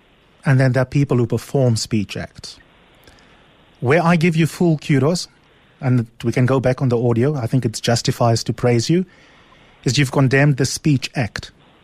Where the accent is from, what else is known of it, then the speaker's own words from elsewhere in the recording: South Africa; I mean this as a South African.